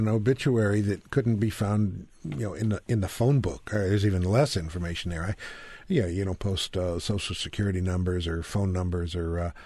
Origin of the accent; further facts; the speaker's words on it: the South, United States; because I grew up in the South, and I'm sorry, but Southerners do English better than you Yankees do.